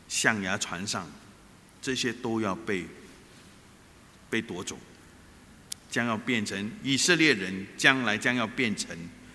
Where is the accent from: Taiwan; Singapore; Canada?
Singapore; 我新加坡人也是啊，邻居有了我们也要有啊